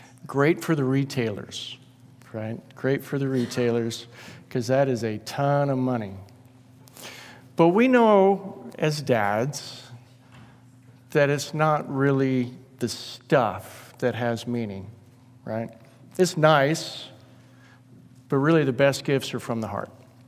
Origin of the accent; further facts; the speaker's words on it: Washington, United States; first celebrated in Washington State, my home state. I'm almost embarrassed to admit that. But yes, that's where I came from. It was a different place when I was younger.